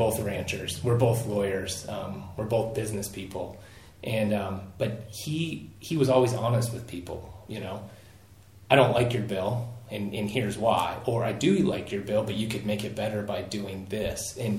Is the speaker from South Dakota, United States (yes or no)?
yes; South Dakota, United States; So, you know, I grew up in South Dakota, went to high school in South Dakota, but my mom's family's all from Wyoming.